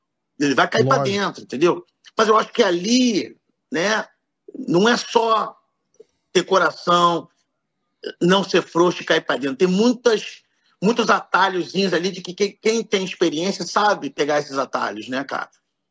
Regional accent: Rio de Janeiro, Brazil; Eu sou brasileiro, eu sou carioca, nasci no Rio. Amo meu Rio de Janeiro

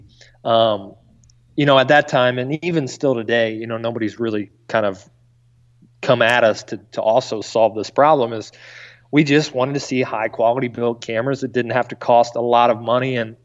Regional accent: East Coast, United States; I grew up in, I think we talked about on one of the podcasts, but I grew up on the East Coast.

